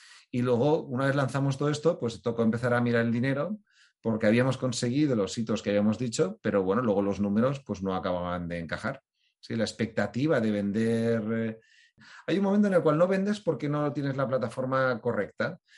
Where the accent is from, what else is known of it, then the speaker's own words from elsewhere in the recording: Barcelona, Catalonia, Spain; soy barcelonés, siempre he hecho negocios desde Barcelona, creo que la calidad de vida que tenemos aquí es impresionante